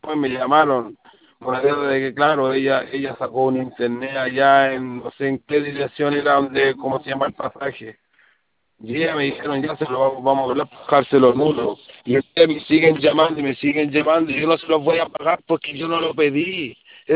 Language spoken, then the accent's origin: Spanish; Estación Central, Santiago Metropolitan Region, Chile; yo soy de Estación Central